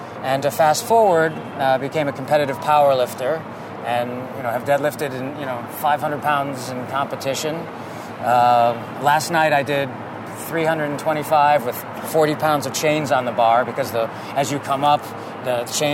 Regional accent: Ohio, United States; I grew up in Ohio

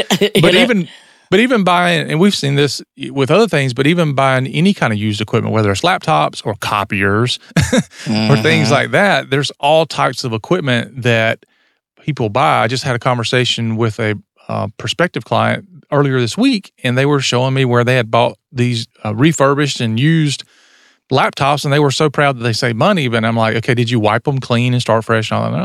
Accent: the South, United States; because I know I'm a Southerner

